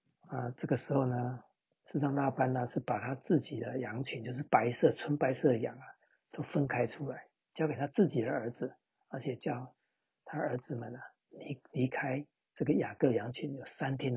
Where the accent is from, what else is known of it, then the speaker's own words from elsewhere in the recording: China; 我们中国人的时候啊，生个女儿取个名叫